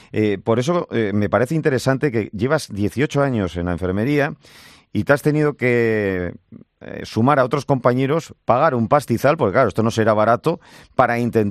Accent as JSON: {"language": "Spanish", "town": "Bilbao", "region": "Basque Country", "country": "Spain", "said": "yo soy de Bilbao y se suele decir esto parece una bilbainada"}